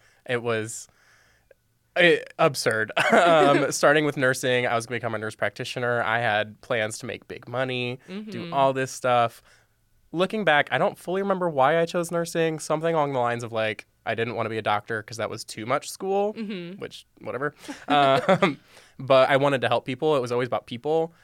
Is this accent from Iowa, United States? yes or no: no; Toledo, Ohio, United States; also born or lived in Sylvania / Gibsonburg; So, I was born and raised in Toledo, Ohio, and Sylvania a little bit here and there, up through eighth grade, and then moved out to the middle of nowhere, Ohio, Cornfield, Ohio.